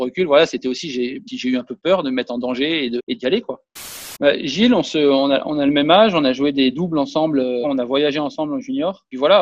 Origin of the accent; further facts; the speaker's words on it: Monaco; Et là, je joue chez moi à Monaco.